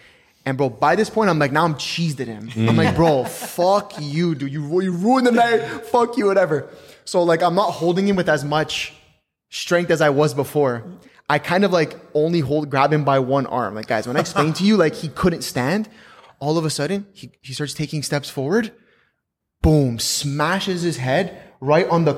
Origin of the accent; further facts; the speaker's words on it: Canada; Again, USD, we're Canadian.